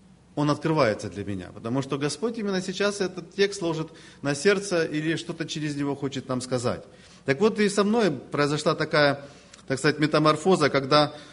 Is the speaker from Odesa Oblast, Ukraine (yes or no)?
no; Donetsk, Donetsk Oblast, Ukraine; У нас тоже как-то было крещение в Донецке, откуда я сам родом, из Украины.